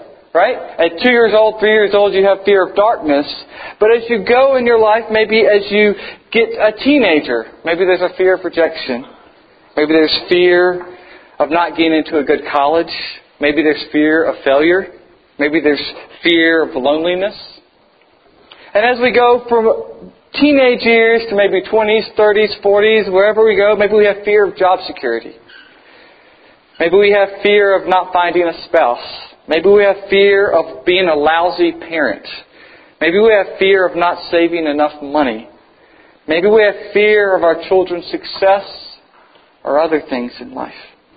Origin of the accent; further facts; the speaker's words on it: North Carolina, United States; In Southeast United States, where I grew up in North and South Carolina, there's something called cockroaches.